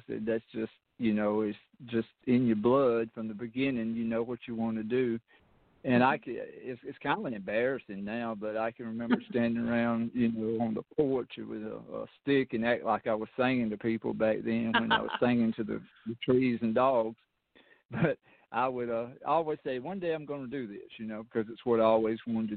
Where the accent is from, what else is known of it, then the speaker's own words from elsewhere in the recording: Notasulga, Alabama, United States; I'm from Alabama, a little small town called Notasuga. It's right out of Auburn, Alabama.